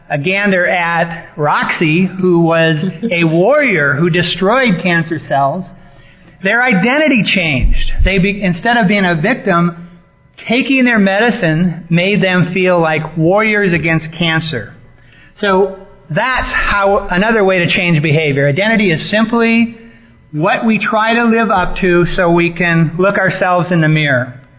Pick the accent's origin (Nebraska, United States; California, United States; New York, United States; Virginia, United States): California, United States; I'm from Northern California, and I travel around the country, and I say kind of half-jokingly, I'm from Northern California, and I like granola